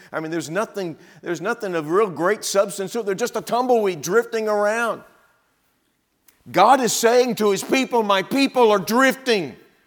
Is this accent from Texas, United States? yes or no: yes; Texas, United States; Look, I'm a Texan. Texan by birth. If I haven't told you that, I'm sorry. I should have. I'm a Texan. And it is a part of me.